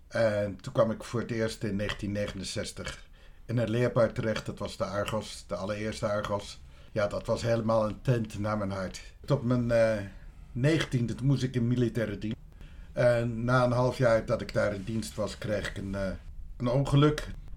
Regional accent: Vlaardingen, South Holland, Netherlands; born there; Ik ben in Vlaardingen geboren. Uit een gezin met vader, moeder en 3 zoons en 1 dochter. Ja, het was een Nederlands hervormd gezin.

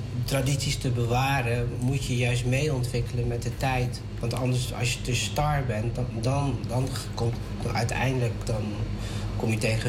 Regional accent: Netherlands; born there; En wij zijn Indo's, of Indo's Moluks, die in Nederland geboren zijn. En wij zijn opgevoed bijvoorbeeld met poeders, omdat er verder niks was.

